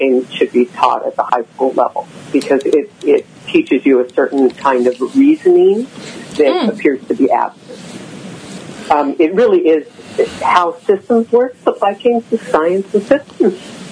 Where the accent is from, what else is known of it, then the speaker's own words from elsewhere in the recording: California, United States; I grew up in Contra Costa County, and I was still back home when that happened.